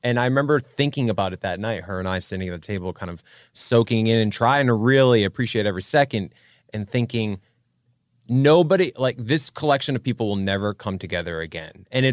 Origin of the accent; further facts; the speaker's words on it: Rhode Island, United States; it's just my home state, and I have a lot of pride.